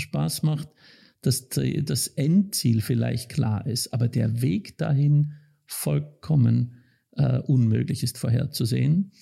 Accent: Vienna, Austria; also born or lived in St. Gallen, Switzerland; ich bin, wie gesagt, in Wien zur Schule gegangen, ganz klassisch.

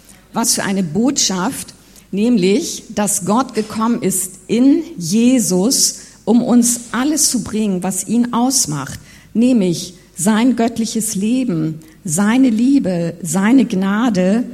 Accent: Guatemala; in Guatemala, wo ich aufgewachsen bin, da sind ja die Mayas, die da leben, der Stamm der Mayas, indigener Stamm.

